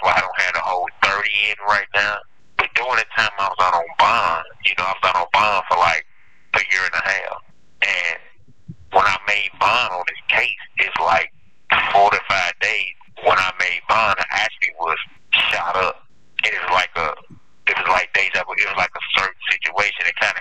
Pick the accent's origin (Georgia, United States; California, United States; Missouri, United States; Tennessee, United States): Missouri, United States; St. Louis; Right now, I'm located in Montana, Missouri. That's what I'm praying at. So, but I'm from St. Louis, Missouri.